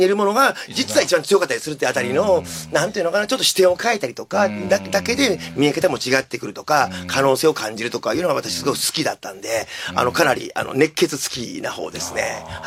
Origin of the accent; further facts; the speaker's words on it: Akashi, Hyogo, Japan; 私、明石に生まれて明石に育って、もう子供の頃からもう明石大好きっ子で